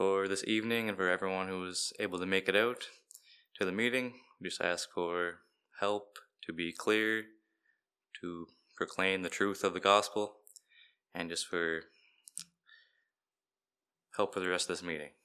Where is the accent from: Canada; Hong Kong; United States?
Canada; Nova Scotia; So I grew up in Cape Breton, and I was going to a gospel hall similar to this in Cape Breton.